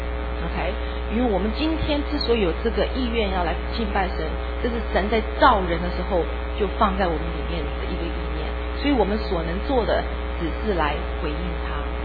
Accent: Taiwan; 那我是台湾来的，所以从小学钢琴

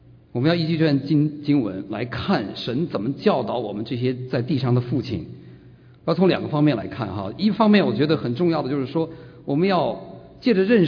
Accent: northern China, China; 然后我现在有点改了，因为我在北方长大

